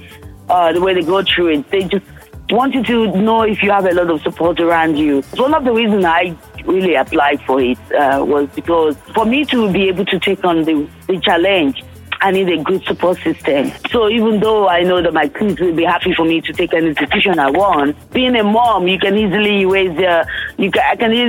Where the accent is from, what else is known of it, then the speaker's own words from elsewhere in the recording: Ireland; everybody knew I was from Ireland.